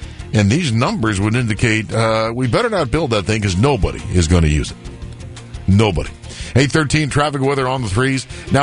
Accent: Maryland, United States; also born or lived in Denver, Colorado / Arizona / California; preface my remarks by saying I've lived in Maryland for most of my entire life. Brief stints in where I was born in Denver, Colorado, when I was in college in Arizona and California for part of my life.

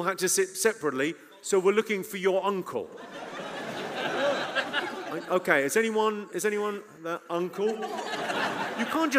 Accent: Slough, South East England, United Kingdom; So I grew up in Slough. I sound really posh.

